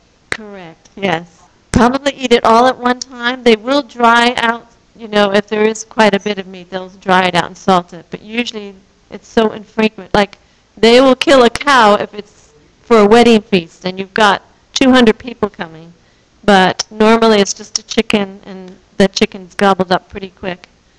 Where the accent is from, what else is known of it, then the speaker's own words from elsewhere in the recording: Long Island, New York, United States; I grew up in Long Island, New York, and my siblings still kind of look at me sideways that I can go out in the rural area